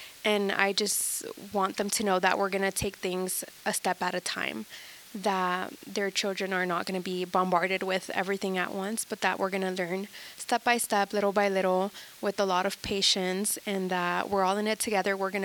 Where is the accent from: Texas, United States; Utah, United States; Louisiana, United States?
Texas, United States; Houston; So I grew up in the Houston area in Texas